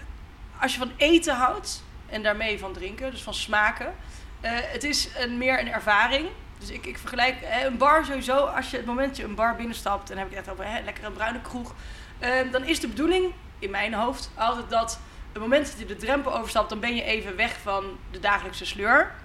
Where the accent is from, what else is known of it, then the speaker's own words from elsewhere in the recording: Breda, North Brabant, Netherlands; moved away as an adult; now in Amsterdam, Netherlands; ik kom oorspronkelijk uit Breda, de parel van het zuiden. En uiteindelijk naar Amsterdam verhuisd voor mijn studie.